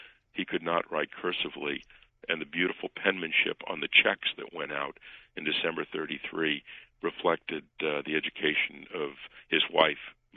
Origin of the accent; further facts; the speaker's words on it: Canton, United States; Canton will forever be my hometown, and I have just profound affection for it. And I thought I knew it. I'm a fourth-generation Cantonian.